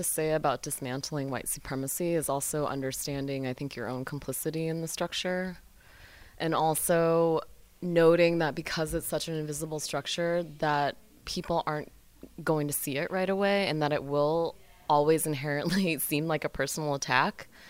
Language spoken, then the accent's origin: English; United States; being Asian American in a very white community, and that those nuggets were planted all along